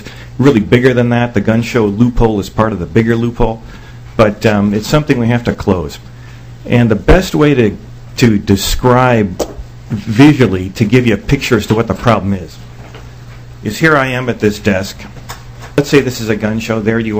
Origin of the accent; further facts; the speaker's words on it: Duluth, Minnesota, United States; I'm from Duluth, Minnesota, French River